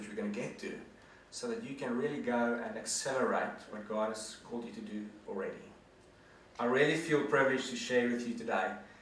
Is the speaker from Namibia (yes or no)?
yes; Namibia; accent: Dutch and German; also born or lived in South Africa; now in Australia; I grew up in Namibia, and a place called the Karoo in South Africa, which is like the outback, and so it's a very arid, dry land with hardy people that needs to survive.